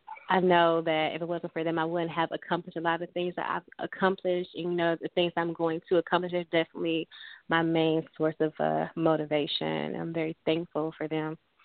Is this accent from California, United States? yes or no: yes; Compton, California, United States; Growing up in Compton, especially during the 90s, was definitely an experience.